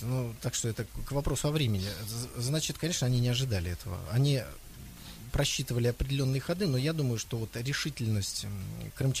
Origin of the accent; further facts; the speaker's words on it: Saint Petersburg, Russia; чем, скажем, там в Санкт-Петербурге, откуда я родом.